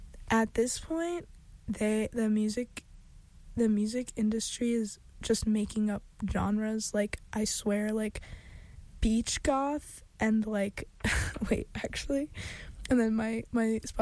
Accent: Ireland; I'm Irish, and this is an Irish band

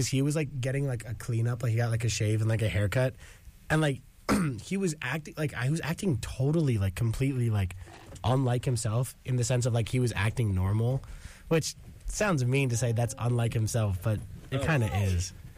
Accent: New York, United States; I'm from Long Island.

